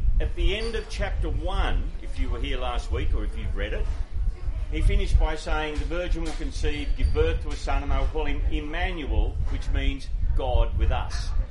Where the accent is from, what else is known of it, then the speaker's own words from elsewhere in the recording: Grafton, United States; And I grew up in Grafton, and before you think Grafton's Nowheresville, Grafton's a thriving little metropolis